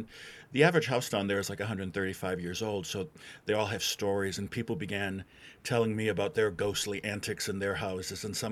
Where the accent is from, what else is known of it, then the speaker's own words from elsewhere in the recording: Wisconsin, United States; moved away as an adult; now in Louisville, United States; I am based in Louisville, Kentucky. I'm not from Louisville originally. I'm from Wisconsin. I ended up here in the 1990s.